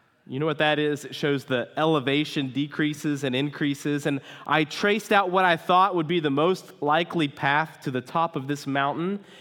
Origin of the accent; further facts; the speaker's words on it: West Virginia, United States; also born or lived in Kentucky; I spent most of my life growing up in West Virginia, and then I lived in central Kentucky for 5 years